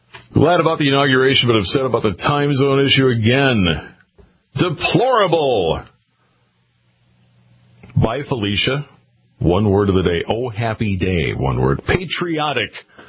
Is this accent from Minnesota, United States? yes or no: yes; Minnesota, United States; I consider myself one, born and raised in Minnesota, but I was not given a choice. But I moved away from Minnesota almost as much as Minnesota moved away from me.